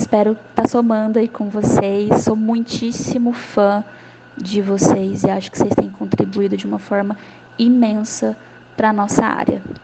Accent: Uberlândia, Minas Gerais, Brazil; Eu sou de Uberlândia, Minas Gerais.

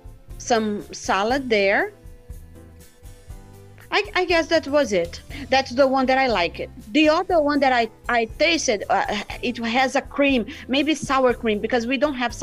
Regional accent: Rio de Janeiro, Brazil; English is a second language; No, I'm from Rio, and we have burritos just in specific Spanish or Mexican restaurants.

